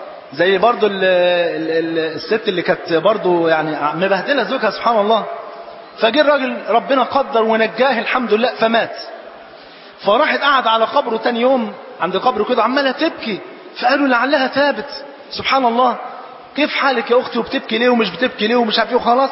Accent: Egypt; واحنا جايين والله من مصر

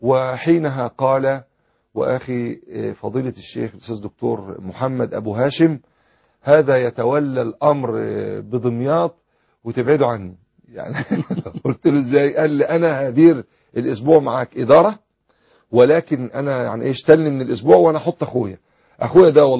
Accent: Damietta, Damietta Governorate, Egypt; يعني مع مسجدنا في دمياط كبير ونفس التفصيلة بالضبط

